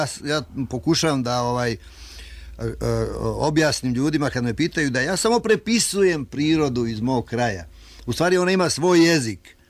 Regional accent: Šumadija and Western Serbia, Serbia; Uvijek je tu jedna slika na livadi u mom rodnom kraju preko puta naše kuće. Mi smo u jednoj dolini, prvo je drum, pa livade, pa reka, pa brdo Talambas. Eto je reka Gruža

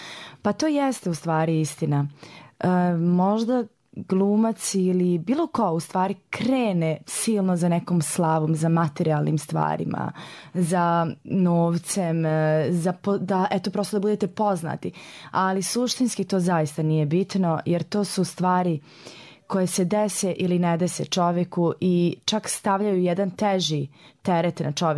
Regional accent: Banja Luka, Republika Srpska, Bosnia & Herzegovina; also born or lived in Tuzla; tako da sam se ja slučajno rodila u Tuzli. Inače sam odrasla u Banja Luci, tu sam završila i školu i gimnaziju

